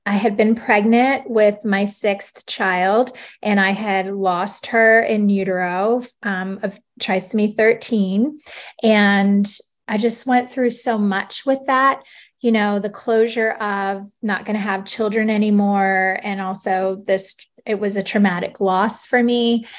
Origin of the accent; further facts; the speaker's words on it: Orlando, Florida, United States; I grew up in Orlando, so I did not know this. I was living on the main line of Pennsylvania.